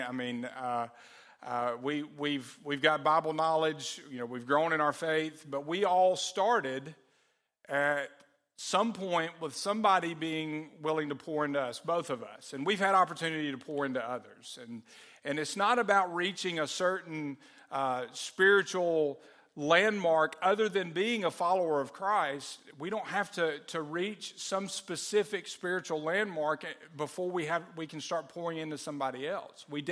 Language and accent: English; Forestdale, Alabama, United States; I remember the torch being carried through my hometown. In Forestdale, Alabama, they ran right up 78 Highway in Forestdale.